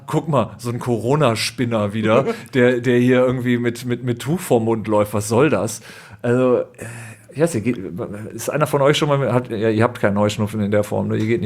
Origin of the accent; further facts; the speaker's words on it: Düsseldorf, North Rhine-Westphalia, Germany; born there; ich bin ja gebürtiger Düsseldorfer